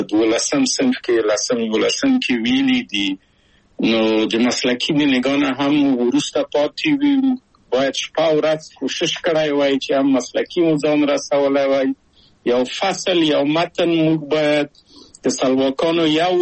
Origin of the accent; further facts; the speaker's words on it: Kabul, Afghanistan; moved away as an adult; او زه له کابله په یو دولتي بورس چکسلواکیا ته راغلم